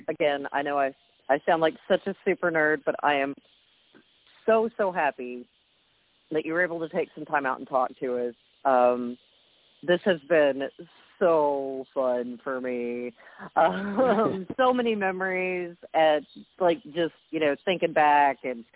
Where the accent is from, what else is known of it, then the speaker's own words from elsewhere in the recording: Little Rock, Arkansas, United States; I mean, you're from Memphis, you know, I'm from Little Rock, but Memphis is our sister town and actually my second home.